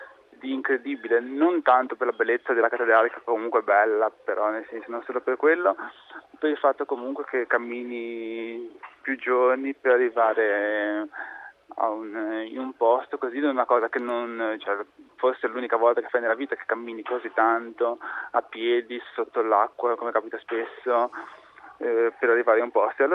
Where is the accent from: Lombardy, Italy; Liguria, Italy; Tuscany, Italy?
Liguria, Italy; Chiavari; Di Chiavari, in provincia di Genova.